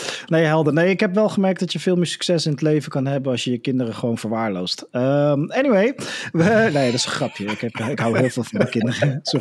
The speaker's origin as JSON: {"language": "Dutch", "country": "Netherlands", "said": "Dus ik dacht, ja joh, ik ben een Nederlander."}